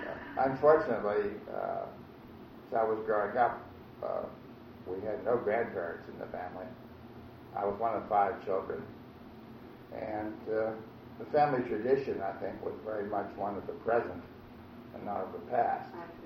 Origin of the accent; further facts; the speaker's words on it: Pittsburgh, Pennsylvania, United States; born there; I was born in Pittsburgh on October 15, 1912, at the old Passman Hospital, which was in the Hill District of Pittsburgh.